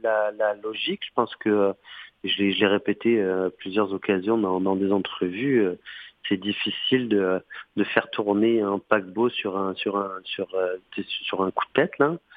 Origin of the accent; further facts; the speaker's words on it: Montreal, Quebec, Canada; il faut que nous, en tant que Montréalais, on soit fiers de cela, d'avoir ce plus grand festival de jazz au monde.